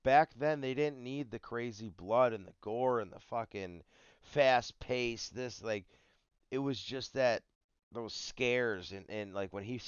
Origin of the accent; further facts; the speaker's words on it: New York, United States; Motherfucker, I'm from New York.